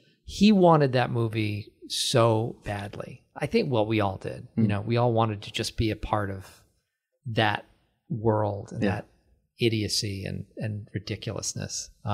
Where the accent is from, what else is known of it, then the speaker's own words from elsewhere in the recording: Acton, Massachusetts, United States; and I am from Acton, Massachusetts.